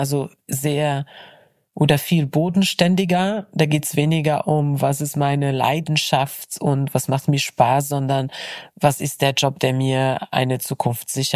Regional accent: Morocco; Ich bin ja in Marokko geboren und aufgewachsen

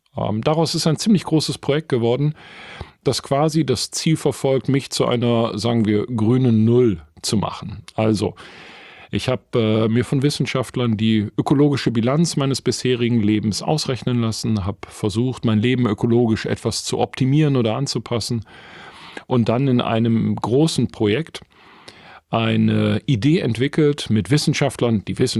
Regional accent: Essen, North Rhine-Westphalia, Germany; born there; Ich bin 1968 im Essener Norden geboren, tatsächlich in einem Bergarbeitermilieu.

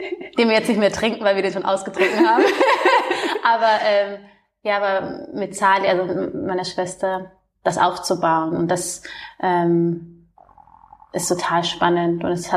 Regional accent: Munich, Bavaria, Germany; Ich komme ja aus München ursprünglich.

